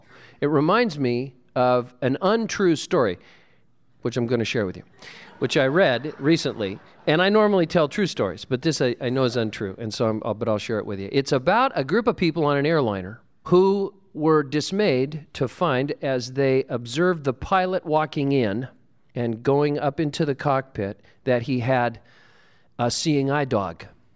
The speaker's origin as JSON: {"language": "English", "town": "Santa Cruz", "region": "California", "country": "United States", "tie": "born or raised there", "said": "I was raised in Santa Cruz, and they have the Big Dipper there, that big wooden roller coaster"}